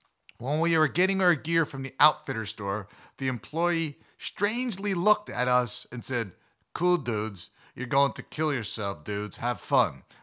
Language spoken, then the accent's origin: English; Northeast, United States; Well, growing up in the Northeast meant snow in the higher altitudes until most times like mid-April.